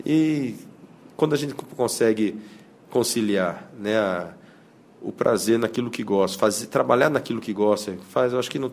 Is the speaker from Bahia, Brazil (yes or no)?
no; Piracicaba, São Paulo, Brazil; also born or lived in Campinas / Rio Claro; now in Jardim, Brazil; Eu nasci em Campinas. Nasci em Campinas, São Paulo. Fui criado em Piracicaba. Eu me considero assim, não sei, eu sou de Piracicaba.